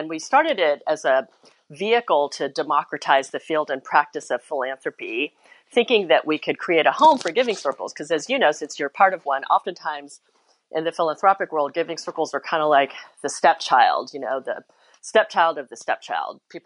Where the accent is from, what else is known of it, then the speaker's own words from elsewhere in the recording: Kansas City, United States; also born or lived in South Korea; now in New York City, United States; I am in Brooklyn, New York City, a borough that I love. I was born in Korea and I grew up in Kansas City. My family immigrated when I was an infant